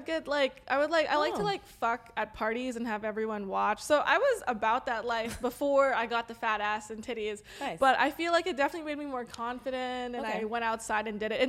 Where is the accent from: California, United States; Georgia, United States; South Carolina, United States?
California, United States; Los Angeles; accent: Valley girl; I'm LA native, dude.